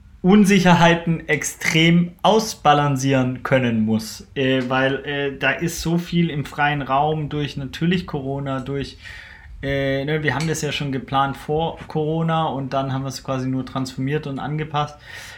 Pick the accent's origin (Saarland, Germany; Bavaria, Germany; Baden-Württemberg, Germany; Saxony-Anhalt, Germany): Baden-Württemberg, Germany; Stuttgart; born there; Stuttgart